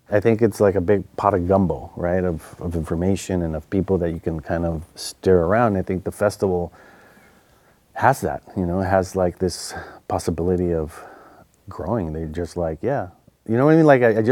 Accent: Tijuana, Baja California, Mexico; I'm growing up in Tijuana and coming to the film festival at a young age

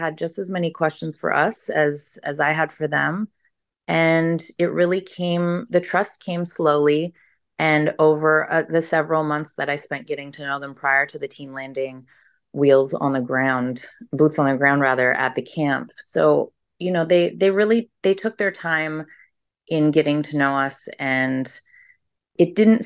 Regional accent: Canada; in addition to me being Canadian as well.

